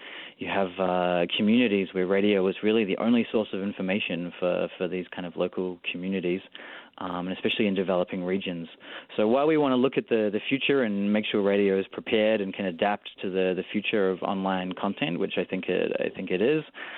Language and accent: English; New Zealand; I'm from New Zealand, but I've lived in different countries around the world working